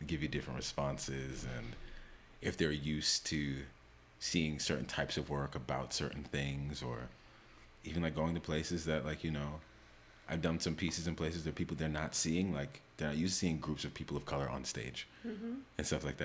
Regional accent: New York City, New York, United States; But I love New York. I love being born and raised in New York.

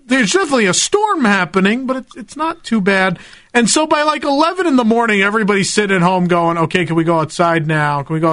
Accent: New York, United States; see, but as a New Yorker, I'm picky about that.

